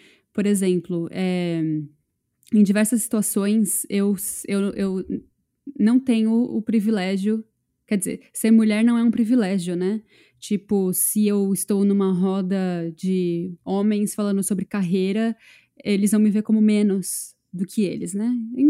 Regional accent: Brazil; eu tava contando que eu sou brasileira

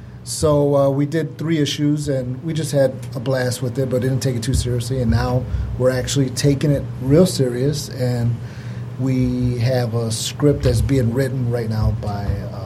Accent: Detroit, Michigan, United States; We're both from Southwest Detroit.

